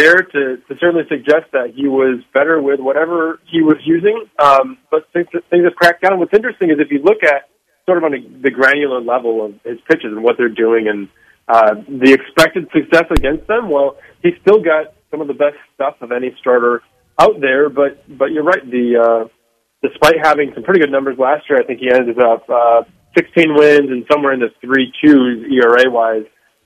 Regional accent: Michigan, United States; I grew up in Michigan. I grew up watching vintage Justin Verlander

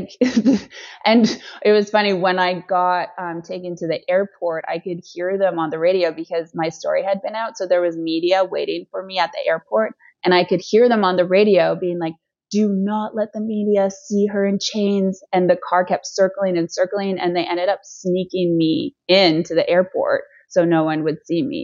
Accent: Canada; I am Canadian. I am white. I have a Canadian passport.

